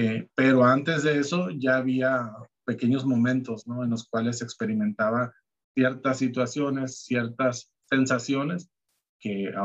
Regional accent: Ciudad Obregón, Sonora, Mexico; Soy de Ciudad Obregón, Sonora, en México. Tengo 37 años. Soy casado, tengo dos hijos y soy ingeniero industrial

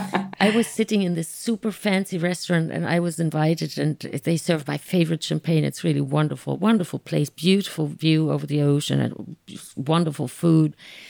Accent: Germany; Yeah, but not so much because I'm European too.

